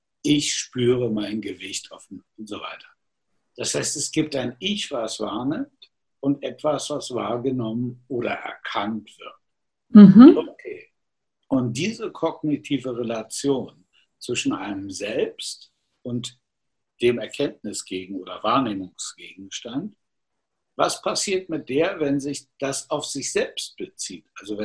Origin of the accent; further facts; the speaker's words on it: Germany; Natürlich kann man sagen, ich bin Deutscher, das ist einfach so, steht in meinem Personalausweis.